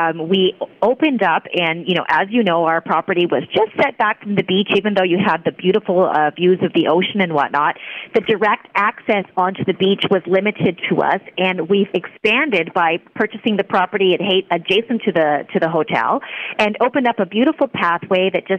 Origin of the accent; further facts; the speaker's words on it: Vancouver, British Columbia, Canada; now in Puerto Vallarta, Mexico; And you know, I'm originally Canadian. I'm from Vancouver, and I have been in Vallarta for over 20 years.